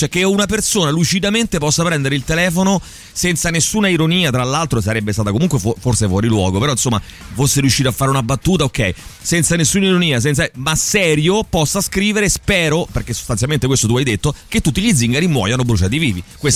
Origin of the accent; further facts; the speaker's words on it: Rome, Lazio, Italy; però quando sentiamo di luoghi comuni sui romani, giustamente ci incazziamo da romani, no?